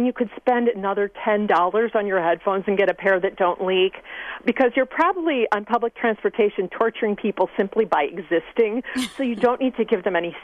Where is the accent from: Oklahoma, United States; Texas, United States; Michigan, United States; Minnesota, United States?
Michigan, United States; I'm from the Midwest, from Michigan across the lake. And, you know, I was raised to be decent and friendly.